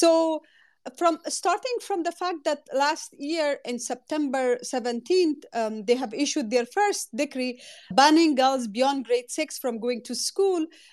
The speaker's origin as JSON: {"language": "English", "region": "Badakhshan", "country": "Afghanistan", "said": "because my own province, Badakhshan, located in northeast region of the country"}